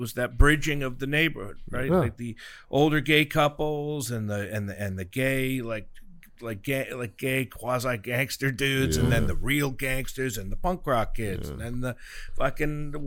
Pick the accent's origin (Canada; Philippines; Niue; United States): United States; Rhode Island; And here I am from Rhode Island.